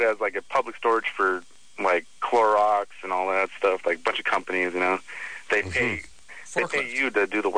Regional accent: Long Beach, California, United States; Yeah, I'm 19 years old, but I'm kind of from Long Beach.

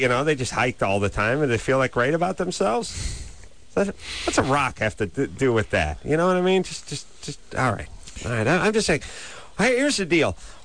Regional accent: North Hollywood, California, United States; I'm just saying, magically, nobody I grew up with in North Hollywood had this disease.

